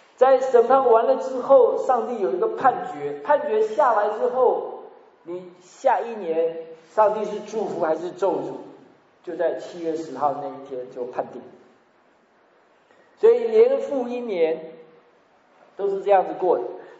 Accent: China; 那犹太的新年呢，跟咱们中国人有两点很不一样。第一点，我们中国人过年是很快乐的，对不对？

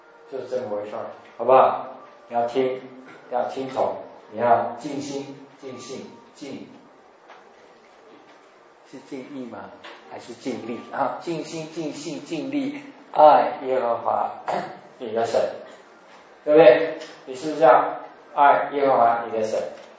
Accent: China; 其实我们中国人也是这样啊

